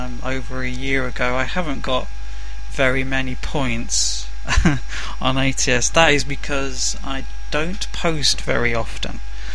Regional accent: England, United Kingdom; As you probably guessed by now, I'm English. Work in London for my sins.

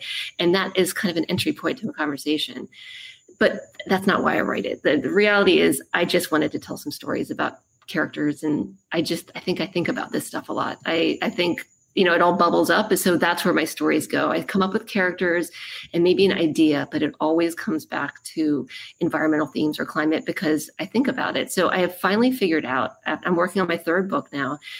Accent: Maryland, United States; I'm going to be coming to the Gaithersburg Book Festival, which I'm excited about because I'm from Maryland, so it's going to be some home turf.

